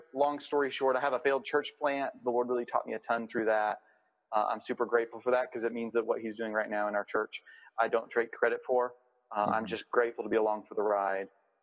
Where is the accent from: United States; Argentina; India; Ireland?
United States; the South; now in Wisconsin, United States; I grew up in the South, so people here always, they know you're a Southern boy.